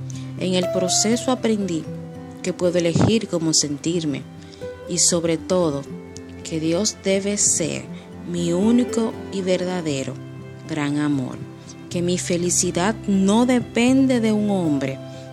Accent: Dominican Republic; de la República Dominicana. Estoy soltera y tengo casi 34 años.

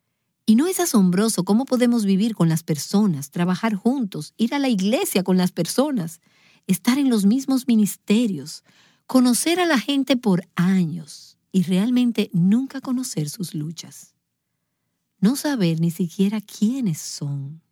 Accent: Philadelphia, Pennsylvania, United States; born or raised there

